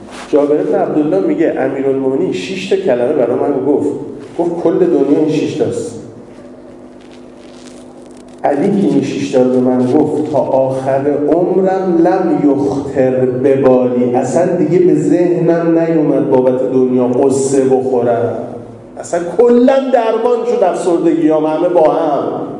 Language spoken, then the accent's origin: Persian; Tehran, Tehran Province, Iran; ما خودم تهرانیم، طلبه تهرانیم، متولد تهرانیم، بچه تهرانیم